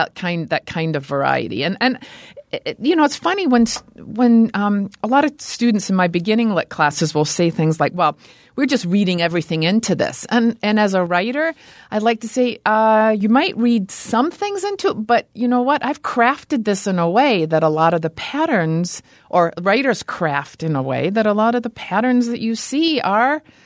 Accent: Scotland, United Kingdom; I was born and raised in Scotland, and I went through the British school system all the way up until I graduated from high school.

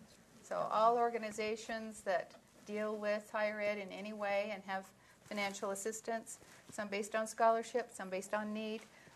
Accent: Utah, United States; This is my home state. I'm very proud. I'm not embarrassed to be from Utah.

